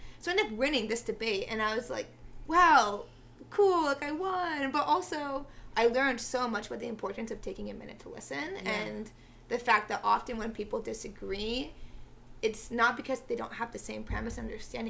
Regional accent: San Antonio, Texas, United States; So I'm from San Antonio, Texas originally.

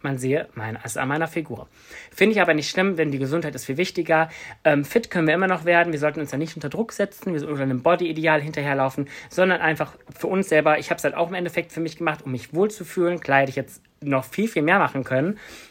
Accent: Bonn, North Rhine-Westphalia, Germany; born there; now in Cologne, Germany; Ich wohne in dem wunderschönen Köln. Ich bin gebürtiger Bonner, also gar nicht so weit von hier.

